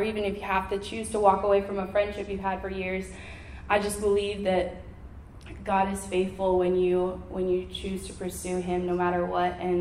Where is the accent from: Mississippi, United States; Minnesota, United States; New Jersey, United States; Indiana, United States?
Minnesota, United States; moved away; I'm from Minnesota. I'm from a really tiny town of 98 people population. I always tell people it would have been 99 because I had a nephew, but then I moved all the way to Texas